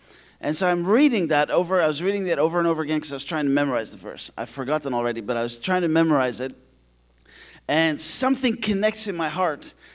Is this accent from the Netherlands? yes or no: yes; Netherlands; English is a second language; moved away as an adult; also born or lived in Turkey; now in Kenya; And so we're from the Netherlands, but I was born in Turkey, in the Middle East, because my parents were missionaries there. But then I grew up in the Netherlands, where I met my wife, and she was born in the Netherlands.